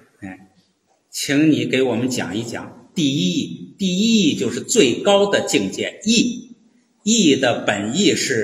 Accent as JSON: {"language": "Chinese", "country": "China", "said": "我们中国人读的时候就很简单了"}